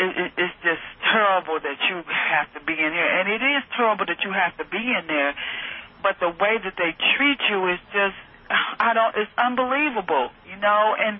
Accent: Mississippi, United States; I'm talking about I'm a Mississippian.

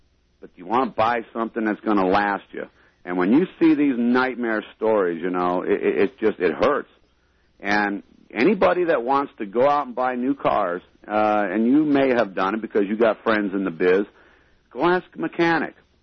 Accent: Ohio, United States; I'm born and raised in Ohio. I lived a few miles from Lorain and the Ford plant and all that.

